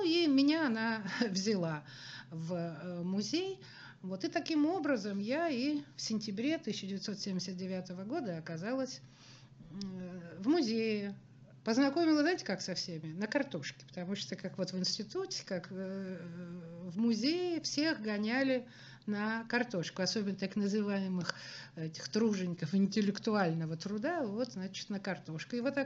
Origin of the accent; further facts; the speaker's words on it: Ural, Russia; а я, как девушка с Урала, даже поначалу побаивалась их, потому что, ну, местности вообще совершенно не знаю